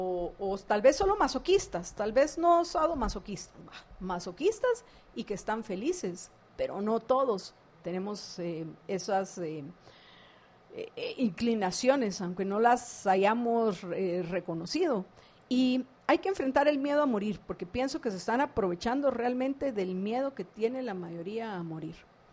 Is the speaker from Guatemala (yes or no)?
yes; Guatemala; Somos los guatemaltecos, y entre más pobre y menos ingresos se tiene, mayor es el sacrificio que están haciendo nuestros compatriotas en esta situación que estamos enfrentando.